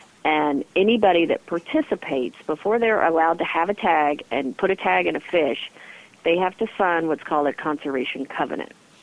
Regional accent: the South, United States; or I'm from the South, so we go get sweet tea.

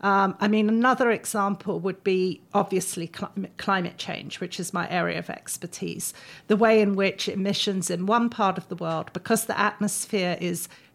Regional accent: Ghana; born there; I was born in Ghana, which is one of the major chocolate producers.

